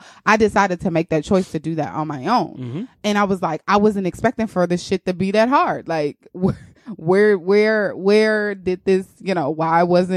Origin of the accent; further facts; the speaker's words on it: St. Louis, Missouri, United States; who is a phenomenal choreographer in St. Louis, Missouri, back home in my Anthony Red Williams in my hometown.